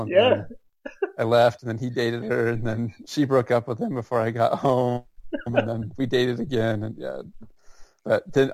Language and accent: English; Hawthorne, Nevada, United States; I'm in a little town called Hawthorne, Nevada.